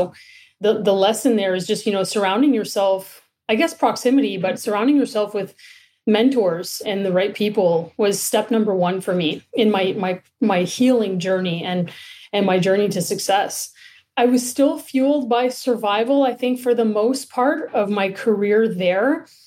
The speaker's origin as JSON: {"language": "English", "town": "Sudbury", "region": "Ontario", "country": "Canada", "tie": "born or raised there", "moved": "as an adult", "lives_now": "Toronto, Canada", "said": "So I grew up in Sudbury, Northern Ontario. And I didn't move to Toronto until I was 20."}